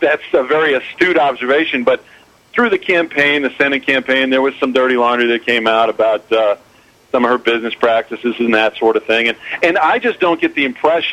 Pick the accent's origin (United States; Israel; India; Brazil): United States; Missouri; And I'm from Missouri, and when somebody mentioned Claire McCaskill, I thought, oh, brother, I voted for her.